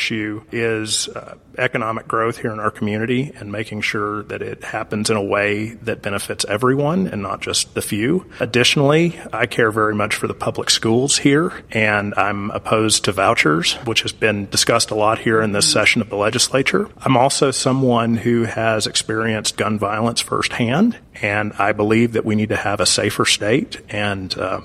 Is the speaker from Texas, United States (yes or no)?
yes; Texas, United States; also born or lived in Tennessee; now in Columbia, United States; I was born in Tennessee when my father was in medical school. My father and Dr. Hensley actually went to the same medical school, I believe, in Memphis. But I mostly lived in Texas growing up.